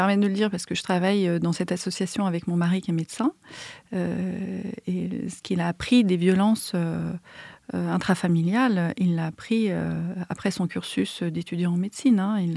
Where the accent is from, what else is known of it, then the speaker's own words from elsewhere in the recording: Mâcon, Bourgogne-Franche-Comté, France; j'ai travaillé dans le réseau violence intrafamiliale de la région de Mâcon, puisqu'on vient de Mâcon.